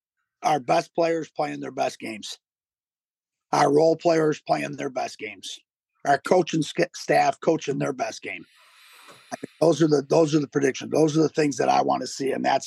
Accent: Denver, Colorado, United States; born there; And I was kind of a Bronco fan because I was born in Denver

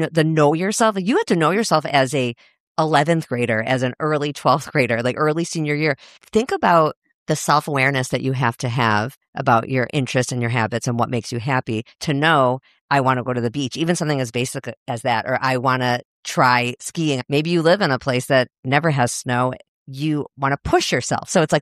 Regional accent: Chicago, Illinois, United States; I grew up in Chicago.

